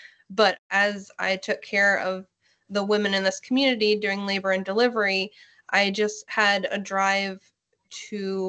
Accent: Hanover, United States; I grew up in Hanover. I was born in Hanover. The only time I ever left was with my husband while he was in the military. And then we moved back.

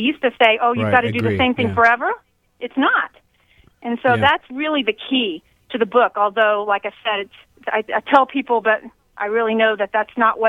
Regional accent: Houston, Texas, United States; also born or lived in Dallas; I was born in Dallas, but raised in Houston and went to Baylor College of Medicine in Houston for medical school.

